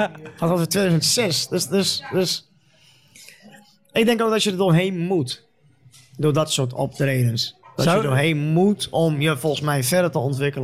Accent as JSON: {"language": "Dutch", "country": "Netherlands", "said": "oké, ik ben Nederlander, maar van Marokkaanse kom af."}